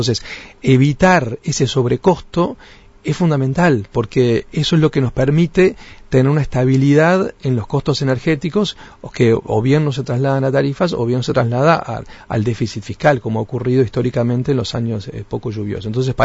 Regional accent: Uruguay; somos todos los uruguayos

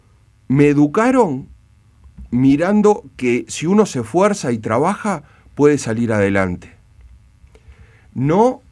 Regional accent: Montevideo, Uruguay; Yo nací, estudié y me crié en Piedras Blancas. Un barrio hoy zona roja.

